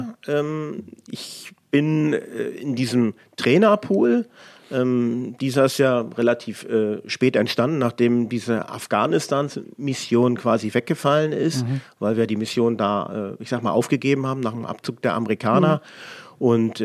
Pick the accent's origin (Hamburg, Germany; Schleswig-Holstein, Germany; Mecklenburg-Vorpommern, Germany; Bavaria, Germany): Schleswig-Holstein, Germany; Lübeck; moved away as an adult; Eingestellt in Lübeck, geboren in Lübeck, ganz genau. Ausbildung alles oben in Lübeck gemacht und nach der Grenzöffnung hat es mich dann hier runter nach Sachsen verschlagen.